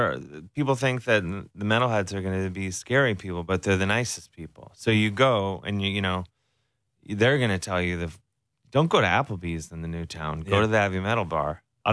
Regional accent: United States; And growing up in America, you know, we're brainwashed that America is the best, greatest place in the world.

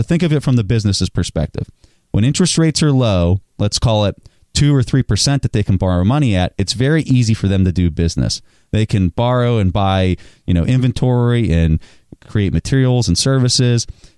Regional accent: Pennsylvania, United States; And I'm from Western Pennsylvania, and we used to drive home whenever, you know, Christmas break or whatever.

